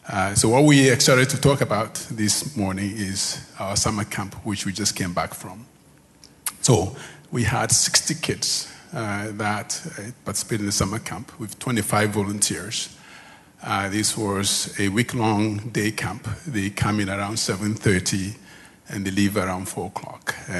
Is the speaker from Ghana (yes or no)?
yes; Ghana; now in United States; I'm originally from Ghana, and I've been in the U.S. for, boy, many years.